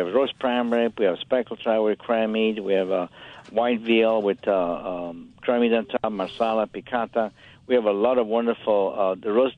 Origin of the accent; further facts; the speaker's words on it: Italy; I grew up in Italy, as you know, with like opera.